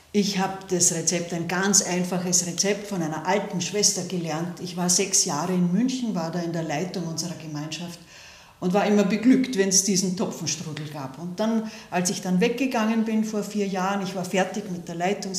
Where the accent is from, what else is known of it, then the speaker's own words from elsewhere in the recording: Lower Austria, Austria; Ich bin in der Erzdiözese Wien aufgewachsen, im Landteil, und zwar im Weinviertel, an der ganz nördlichen Grenze, an der tschechischen Grenze.